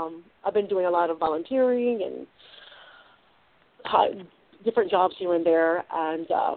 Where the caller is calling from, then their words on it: California, United States; from California.